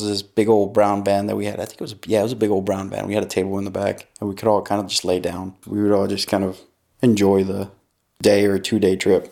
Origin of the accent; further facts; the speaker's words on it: Weslaco, Texas, United States; born there; I was born in Weslaco, Texas, which is deep, deep south Texas, the very, very south. It's about a stone toss away from Mexico. It was boring. I didn't like it.